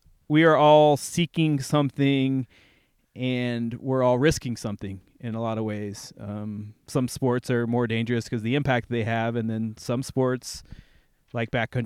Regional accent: Illinois, United States; I believe you. I'm from Illinois.

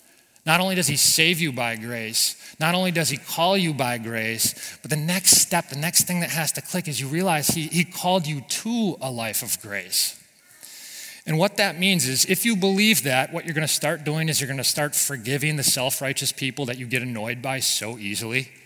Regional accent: United States; because growing up in America, I've always heard it's great to give people second chances

